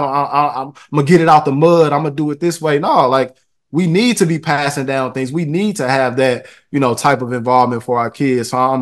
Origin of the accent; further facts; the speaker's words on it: St. Louis, Missouri, United States; growing up in St. Louis in the inner city